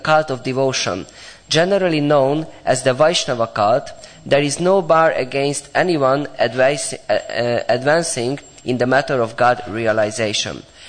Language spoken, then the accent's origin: English; Hungary; English is a second language; And I said, I came from Hungary.